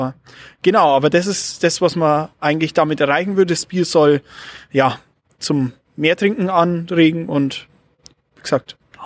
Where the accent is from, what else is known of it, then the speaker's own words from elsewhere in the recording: Bavaria, Germany; Ja, ich sag mal, als Bayer sowieso, das mit dem Oktoberfest kriegt man mit.